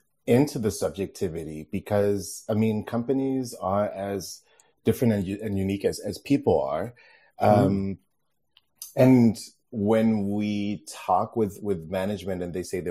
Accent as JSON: {"language": "English", "town": "Copenhagen", "region": "Capital Region of Denmark", "country": "Denmark", "said": "So there's a bit of a bias there because I'm from Copenhagen. So there's like, oh, there's actually a great company that's from my hometown."}